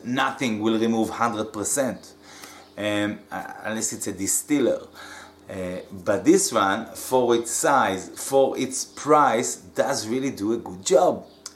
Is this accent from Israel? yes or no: yes; Israel; I'm from Israel